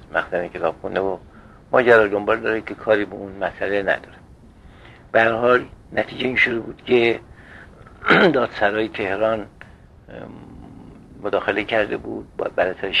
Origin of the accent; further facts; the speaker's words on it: Qom, Iran; born there; و در 1308 در قم متولد شدم. 1308 شمسی. تحصیلاتم طبعا تحصیلات قدیم قمه